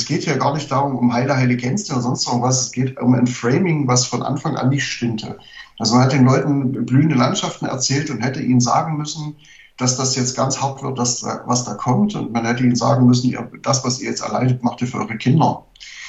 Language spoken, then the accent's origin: German; Saxony-Anhalt, Germany; Sag mal, die Zahlen in Sachsen-Anhalt, wo ich herkomme, haben in dieser Zeit, statistisch gesehen jeder Arbeitsfähige 4,5 Mal sein Berufsfeld gewechselt.